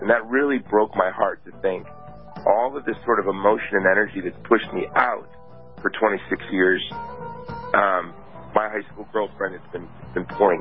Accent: Hawaii, United States; I am from Hawaii, so... I'm wearing layers like somebody from Hawaii would.

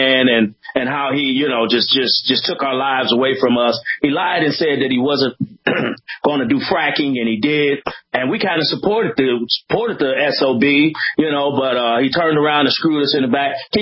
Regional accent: St. Louis, Missouri, United States; We're from St. Louis, and we look after each other.

